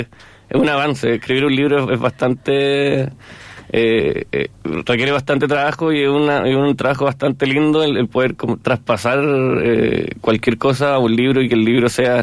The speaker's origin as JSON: {"language": "Spanish", "country": "Chile"}